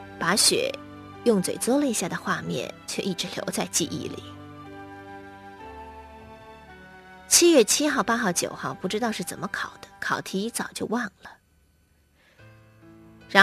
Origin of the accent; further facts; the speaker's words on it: North China, China; born there; 我出生在北方的一个小县城，走遍全城也不过是个把小时的功夫。城小人也少，只有3所高中